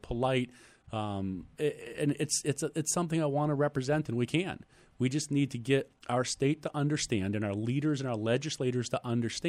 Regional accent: Ireland; now in United States; I'm an Irishman.

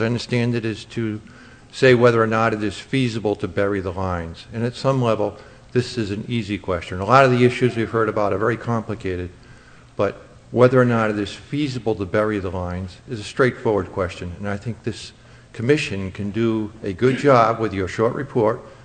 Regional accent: Sugar Hill, United States; I'm from Sugar Hill

